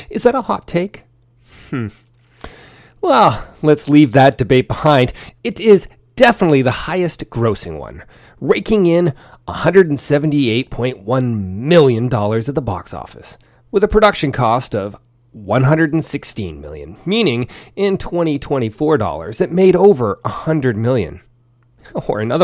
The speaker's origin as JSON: {"language": "English", "region": "British Columbia", "country": "Canada", "said": "That's right, I'm from British Columbia. You can probably tell."}